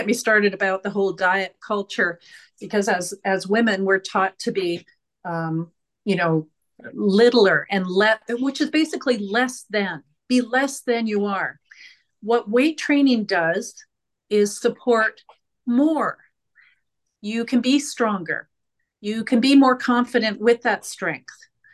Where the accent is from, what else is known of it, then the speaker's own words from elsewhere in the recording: Canada; I'm Canadian. It was in Canadian funds.